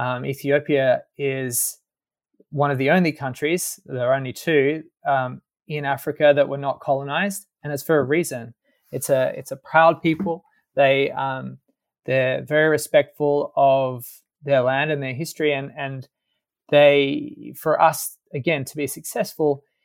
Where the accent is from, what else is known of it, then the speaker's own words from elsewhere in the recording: Sydney, New South Wales, Australia; moved away; My background, I'm from Sydney, but left Australia many moons ago to the chagrin of my mother, and studied at Georgetown University in Washington, D.C., and did a master's at the Sorbonne in Paris